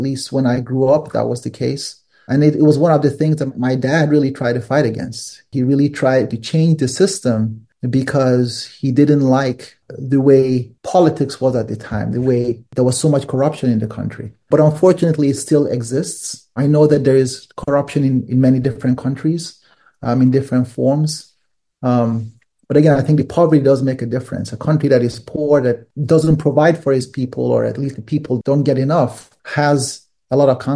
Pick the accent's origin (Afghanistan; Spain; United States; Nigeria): Nigeria; It definitely was the case when I was growing up in Nigeria.